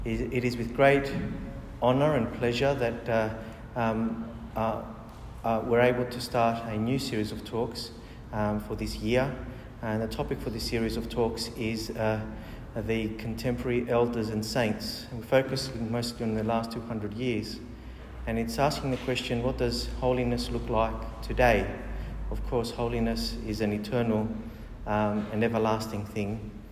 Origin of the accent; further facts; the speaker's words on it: Australia; The other monks, when they knew that I was from Australia, they'd say, two of our monks have gone to Australia, do you know them?